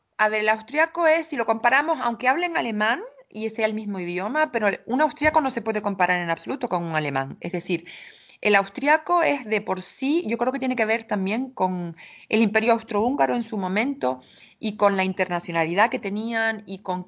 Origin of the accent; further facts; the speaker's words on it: Spain; moved away; como entendemos nosotros como españoles que es normal